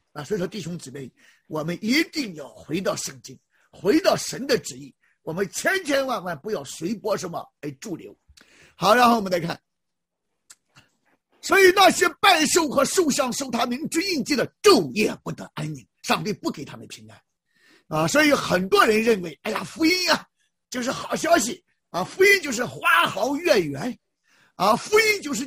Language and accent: Chinese; China; 我们中国人也不能够受歧视，